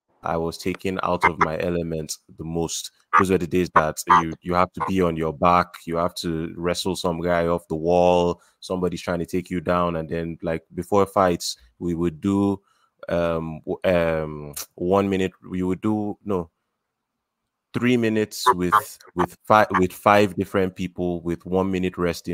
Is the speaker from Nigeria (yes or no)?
yes; Nigeria; because I'm a Nigerian and I struggle with all this stuff